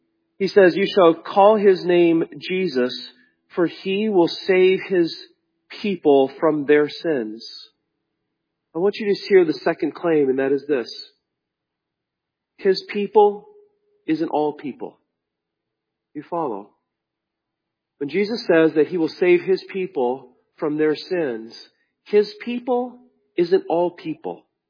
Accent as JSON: {"language": "English", "region": "Wisconsin", "country": "United States", "tie": "born or raised there", "said": "I grew up in Wisconsin, where snow is as normal as"}